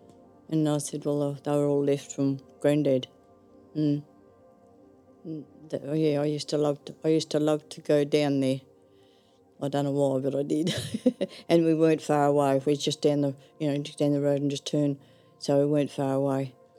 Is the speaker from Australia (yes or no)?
yes; Nannup, Western Australia, Australia; born there; I was born in 1937 in Nanup Hospital.